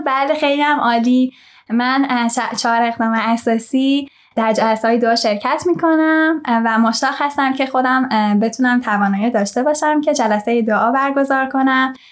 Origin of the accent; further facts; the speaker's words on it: Tehran, Tehran Province, Iran; moved away as an adult; من در شهر تهران به دنیا اومدم، بزرگ شدم و به خاطر اعتقاداتم به دیانت بهایی